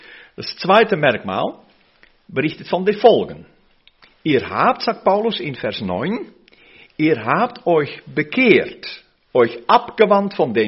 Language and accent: German; Austria; Hier bei uns in Österreich kann man das ein bisschen zuordnen, denke ich.